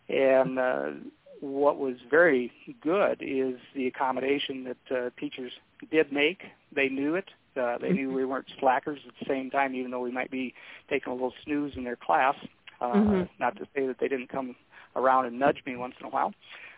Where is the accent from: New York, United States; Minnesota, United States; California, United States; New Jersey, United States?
Minnesota, United States; also born or lived in Omaha, Nebraska; Omaha, Nebraska, and we moved to Minnesota shortly thereafter, and I grew up in a farm family.